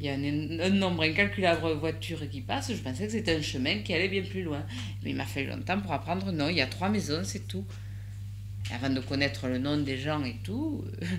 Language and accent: French; Saint-Martin, France; comme je suis de Saint-Martin, j'ai gardé des relations avec des amis, avec ma famille à Saint-Martin.